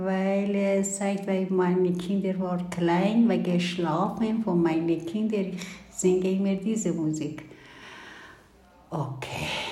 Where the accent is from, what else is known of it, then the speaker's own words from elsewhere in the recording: Iran; German is a second language; now in Switzerland; Ich komme aus dem Iran. Ich bin 25 Jahre in der Schweiz.